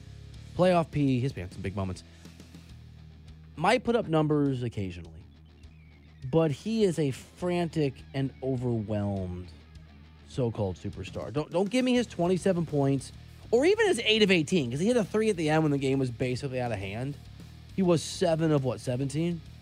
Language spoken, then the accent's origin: English; Kansas City, United States; It's not like I came from New York. I came from Kansas City.